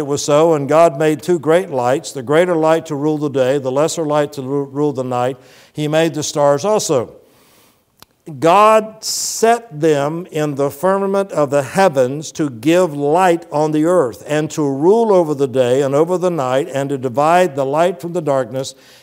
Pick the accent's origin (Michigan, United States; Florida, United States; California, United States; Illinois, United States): Florida, United States; Plant City; because I grew up in Plant City